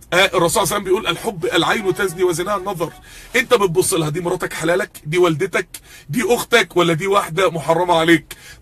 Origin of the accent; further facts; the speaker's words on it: Mansoura, Dakahlia, Egypt; انا من المنصورة اصلا، انا من المنصورة حبيب قلبي